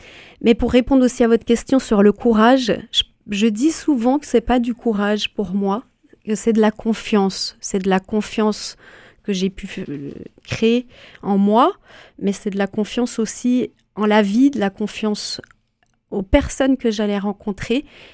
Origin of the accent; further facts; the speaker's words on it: Bourgogne-Franche-Comté, France; on proposait des campements dans le Jura, la région d'où je viens, d'où mon petit accent pour les auditeurs de cette région.